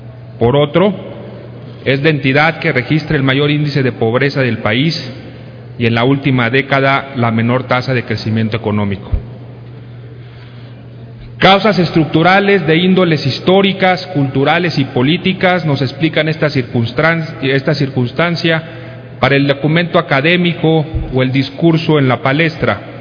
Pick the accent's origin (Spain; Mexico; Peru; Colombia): Mexico; Chiapas; los primeros que tenemos que esforzarnos en cambiar esta realidad somos los propios chiapanecos